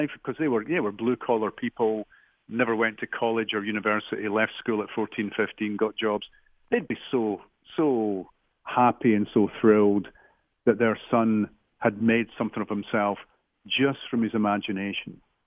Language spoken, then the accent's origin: English; Edinburgh, Scotland, United Kingdom; So to be the second Scottish crime writer from Edinburgh to be knighted was a big deal for me.